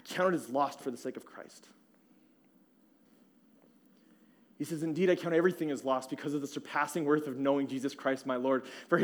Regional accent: Tucson, Arizona, United States; My sister, we grew up in Tucson, and she knows Jose.

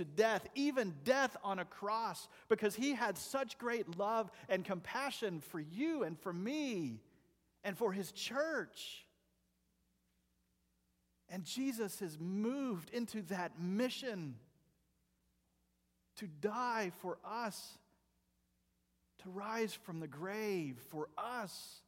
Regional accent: the South, United States; I'm from the South. If you're not sure what the word "y'all" is, that means everyone who drives past here.

